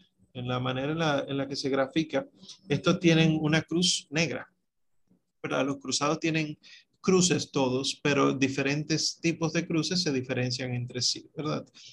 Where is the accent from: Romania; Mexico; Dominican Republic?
Dominican Republic; la mayoría de nosotros somos dominicanos en este curso